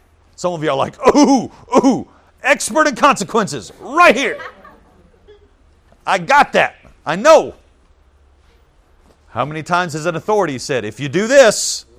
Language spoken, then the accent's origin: English; Texas, United States; now in Pampa, United States; Because I grew up in this area. I grew up in the Metroplex. And then I moved to Pampa.